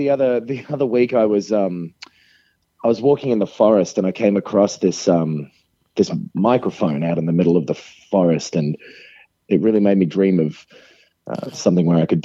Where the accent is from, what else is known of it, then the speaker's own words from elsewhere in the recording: Kyoto, Japan; because I'm on a business trip at the moment outside of my hometown of Kyoto